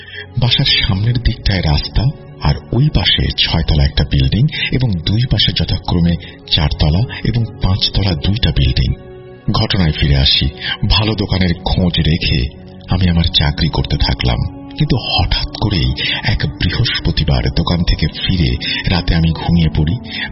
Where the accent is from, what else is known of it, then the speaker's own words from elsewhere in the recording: Munshiganj, Dhaka Division, Bangladesh; now in Dhaka, Bangladesh; বাড়ি মুন্সিগঞ্জ জেলায়। আমরা ঢাকার উত্তরায় থাকি।